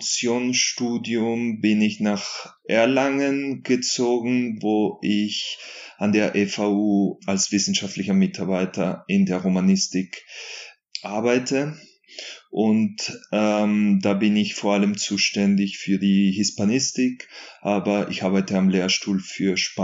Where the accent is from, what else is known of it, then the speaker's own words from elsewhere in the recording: Colombia; wie du gesagt hast. Ich komme ursprünglich aus Kolumbien.